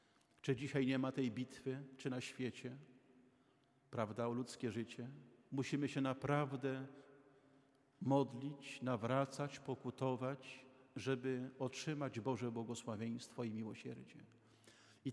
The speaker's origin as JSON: {"language": "Polish", "town": "Rzeszów", "region": "Subcarpathian Voivodeship", "country": "Poland", "lives_now": "Gdańsk, Poland", "said": "Ja pochodzę z Rzeszowa."}